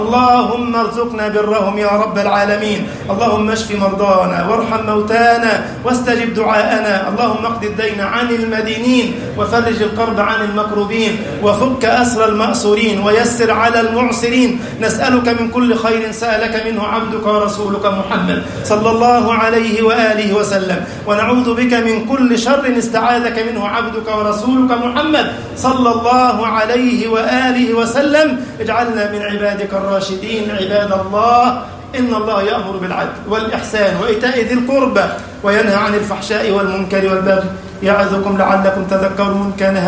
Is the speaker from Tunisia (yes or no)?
no; Egypt; اللهم احفظ بلدنا مصر يا رب العالمين